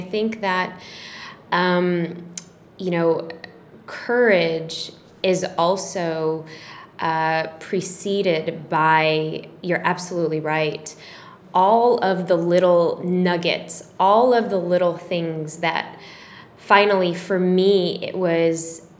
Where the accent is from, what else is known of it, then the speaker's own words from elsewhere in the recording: Chicago, Illinois, United States; I was born and raised in Chicago. I was city girl.